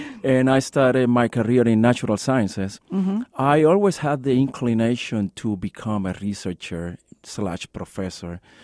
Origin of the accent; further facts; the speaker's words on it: Puerto Rico; moved away as an adult; now in El Paso, United States; I'm from Puerto Rico, and I came to El Paso back in 1993